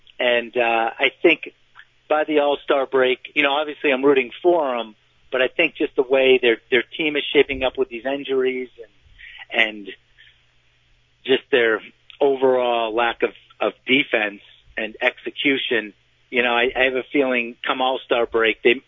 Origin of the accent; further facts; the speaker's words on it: United States; Oh no, that's what makes it great being an American, you know, and being able to be involved in community.